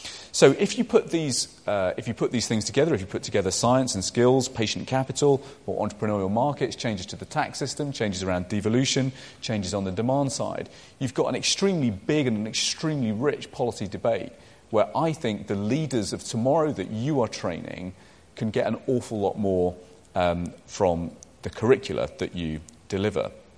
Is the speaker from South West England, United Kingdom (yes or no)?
no; Birmingham, West Midlands, United Kingdom; If you think about George Cadbury from my hometown of Birmingham and the extraordinary Quaker tradition